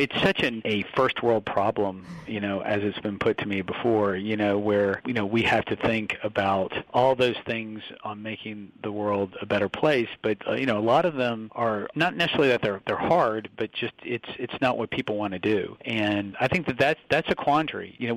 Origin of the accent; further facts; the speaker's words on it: Shreveport, Louisiana, United States; You know, I'm actually from Shreveport, Louisiana, which is north of New Orleans.